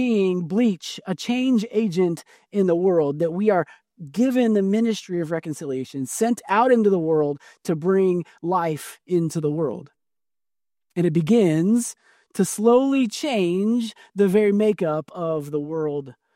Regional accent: Midwest, United States; but our chili, the one that my wife made, has beans because we're from the Midwest and chili has beans in the Midwest.

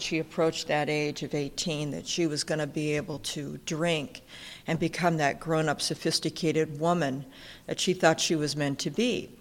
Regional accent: Burbank, California, United States; born there; You know, I was born in Burbank. I tell you that I was born at St. Joseph's Hospital across from Buena Vista Disney Studios

